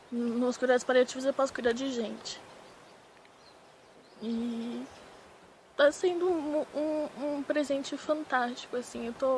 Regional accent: Santo André, São Paulo, Brazil; Eu sou de Santo André, no ABC Paulista.

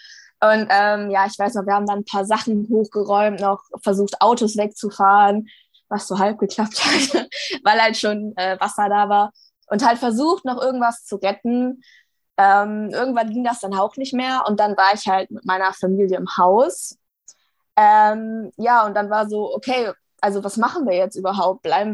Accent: Rhineland-Palatinate, Germany; Ich bin bei FFF Deutschland aktiv und ich komme halt aus dem Ahrtal.

